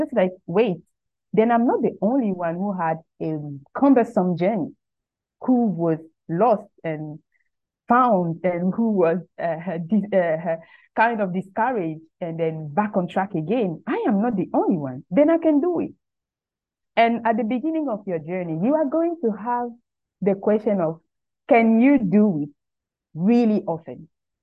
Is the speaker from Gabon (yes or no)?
yes; Gabon; and I am from Gabon.